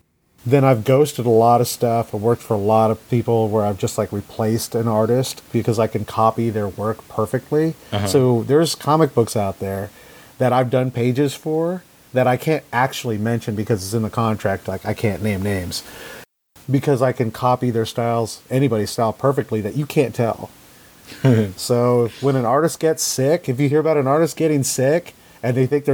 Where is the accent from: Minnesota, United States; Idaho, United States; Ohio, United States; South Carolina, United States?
Idaho, United States; Boise; now in East Coast, United States; I'm out here on the East Coast right now. Originally, I'm from the West Coast, little place called Boise, Idaho.